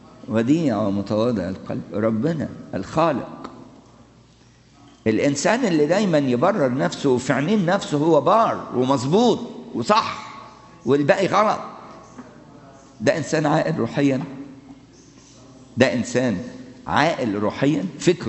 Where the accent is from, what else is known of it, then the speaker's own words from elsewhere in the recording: Egypt; المصيبه اللي حصلت عندنا في مصر، الشهداء ولادنا الشباب مسيحيين ومسلمين